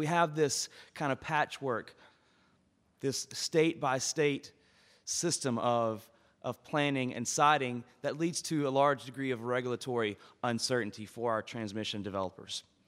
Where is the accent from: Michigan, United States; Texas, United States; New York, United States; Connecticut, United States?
Texas, United States; Austin; a black suit would not go over well today in my hometown of Austin, Texas.